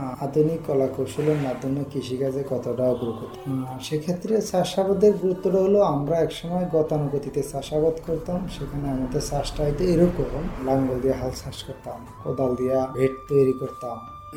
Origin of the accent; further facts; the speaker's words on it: Charfasson, Barisal Division, Bangladesh; আমার বাড়ি চরফেশন উপজেলা হাজারীগঞ্জ ইউনিয়ন গ্রাম সরফুকরাতে।